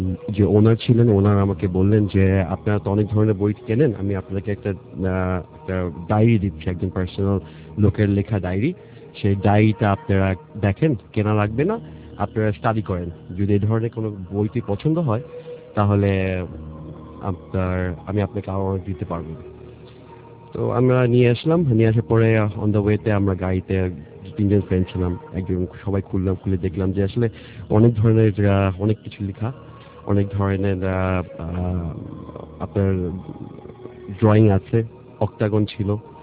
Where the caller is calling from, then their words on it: Dhaka, Dhaka Division, Bangladesh; ধানমন্ডি থেকে এসেছি